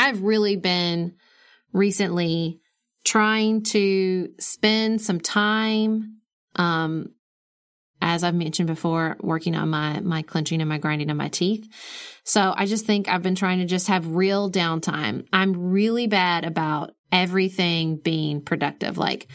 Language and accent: English; Paducah, Kentucky, United States; because I come from Paducah is a very artistic community.